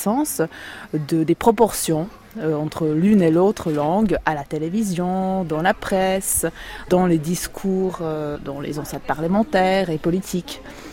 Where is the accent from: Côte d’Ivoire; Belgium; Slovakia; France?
Slovakia; Košice, Košice Region; French is a second language; moved away as an adult; now in Prague, Czechia; moi je viens de Košice, une ville à l'est de la Slovaquie. Et je suis venue par contre à Prague pour faire mes études universitaires. Donc je suis venue à 18 ans et j'ai passé quasiment 10 ans